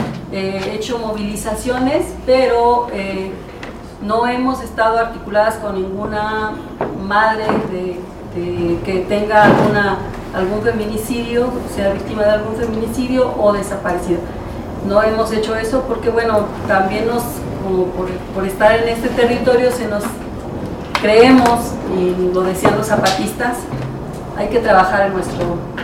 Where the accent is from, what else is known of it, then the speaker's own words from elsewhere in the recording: Nezahualcóyotl, State of Mexico, Mexico; nosotras venimos de Tzahualcóyotl, de Chimalhuacán, yo de Tzahualcóyotl.